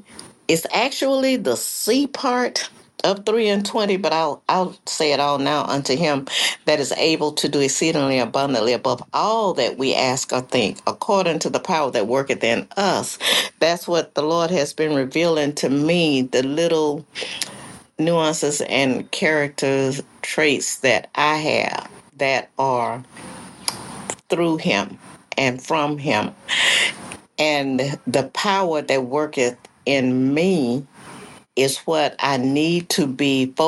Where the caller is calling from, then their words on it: DeSoto, Texas, United States; I am hailing from Dallas, Texas. And I always say Dallas, but it's one of the suburbs, DeSoto, Texas, just south of Dallas geographically.